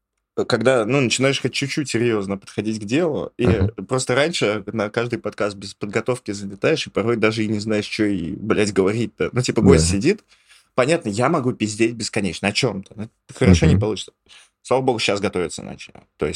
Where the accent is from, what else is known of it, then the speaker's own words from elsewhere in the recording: Ivanovo, Ivanovo Oblast, Russia; Вот я из Иваново. Вознесенск не для меня.